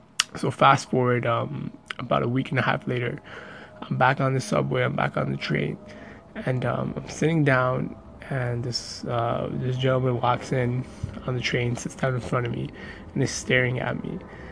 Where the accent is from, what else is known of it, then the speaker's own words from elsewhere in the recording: Pakistan; And I'm like, no, I'm from Pakistan."